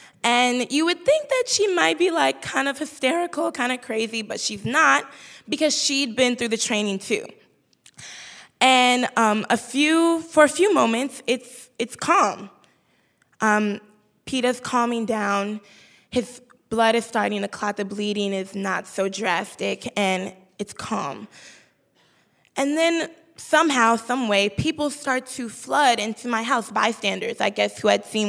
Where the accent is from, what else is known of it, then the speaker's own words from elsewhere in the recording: Chicago, Illinois, United States; We don't have any trauma centers on the south side of Chicago where I'm from.